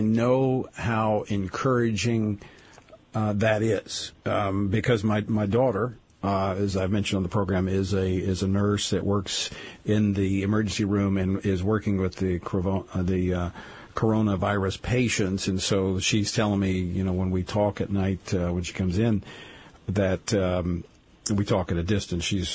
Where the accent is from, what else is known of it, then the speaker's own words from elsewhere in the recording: Louisiana, United States; my home state of Louisiana